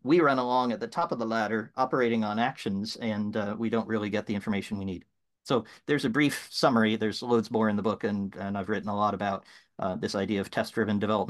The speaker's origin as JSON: {"language": "English", "region": "England", "country": "United Kingdom", "said": "I talk funny, but I'm English."}